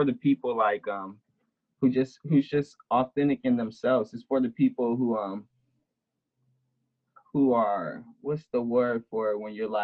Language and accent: English; Skyline, California, United States; I grew up in Skyline, California. Mm-hmm. And, you know, growing up there, you know, you be a part of the community a lot, let's just say that.